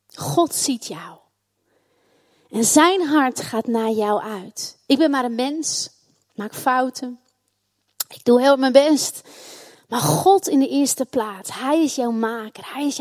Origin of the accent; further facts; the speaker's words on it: Netherlands; Nou, daar zijn wij Hollanders echt